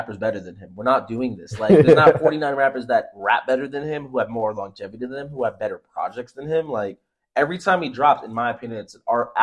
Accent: Providence, Rhode Island, United States; like I'm from Providence, Rhode Island. We have a really cool music scene.

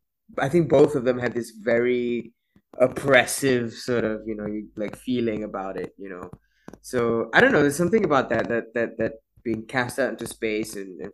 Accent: Malaysia; I think as a Malaysian Indian, for example, you always end up feeling very alone, especially being, we're minority in the country

